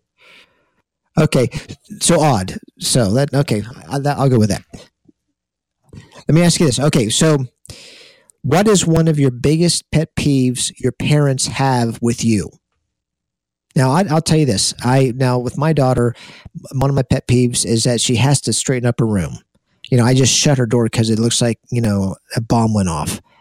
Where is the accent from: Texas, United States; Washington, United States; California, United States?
Texas, United States; Dallas; I was raised in Dallas, Texas, and I went to the largest high school.